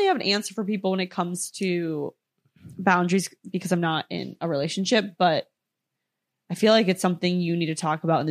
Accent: Minnesota, United States; Like when I was growing up in Minnesota, the people I was dating were also from Minnesota.

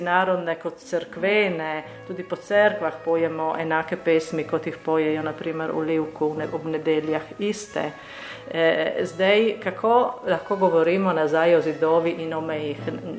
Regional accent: Friuli-Venezia Giulia, Italy; kako smo mi iz Rečanske doline blizu Livka, naprimer, imamo isto govorico.

